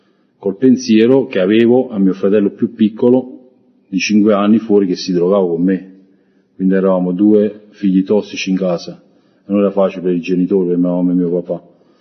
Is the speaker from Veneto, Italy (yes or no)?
no; Naples, Campania, Italy; Poi io sono di Napoli, sono del sud, quindi lì c'è molta, a quei tempi, parlo di 20 anni fa, c'era molta più delinquenza